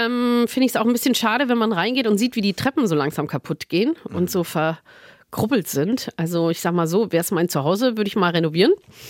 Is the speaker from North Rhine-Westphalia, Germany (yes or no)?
no; Munich, Bavaria, Germany; ich bin ein Münchner Kindl gebürtigerweise nach München gekommen und so kommt der Name zustande. Genetisch bedingt. Meine Mutter, ein Münchner Kindl, urbayerisch